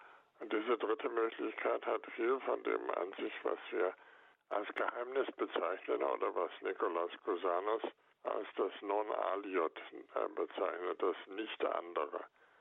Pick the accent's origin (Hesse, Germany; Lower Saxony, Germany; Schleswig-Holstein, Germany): Lower Saxony, Germany; Goslar; Aus meiner Heimatstadt Goslar eine Erfahrung.